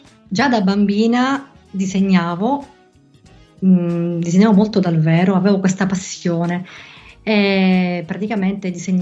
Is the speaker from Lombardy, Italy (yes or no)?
no; Palermo, Sicily, Italy; io vivevo a Palermo, sono nata e cresciuta a Palermo